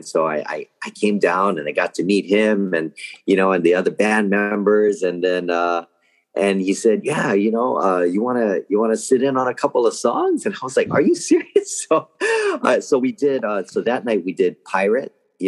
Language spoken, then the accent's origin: English; Hawaii, United States; I was born and raised in Hawaii, so I grew up listening to this instrument.